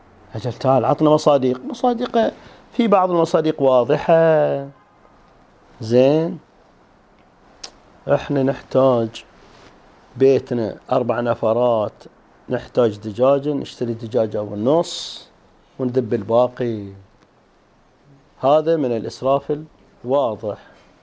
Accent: Eastern Province, Saudi Arabia; accent: Hasawi; ما أقرأ على لهجتنا الحساوية

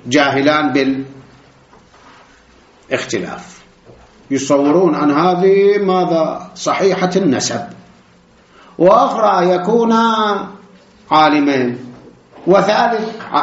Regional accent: Iraq; كان عندنا بالعراق

